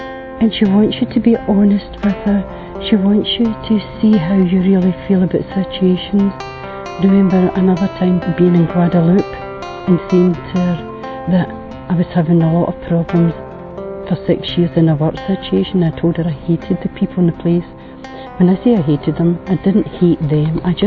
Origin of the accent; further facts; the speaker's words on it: Scotland, United Kingdom; I come from Scotland.